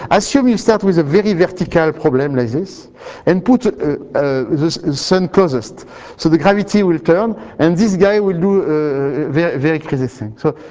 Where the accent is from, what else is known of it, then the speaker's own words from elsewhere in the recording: Nice, Provence-Alpes-Côte d'Azur, France; English is a second language; Okay, yeah, but I am from Nice, so.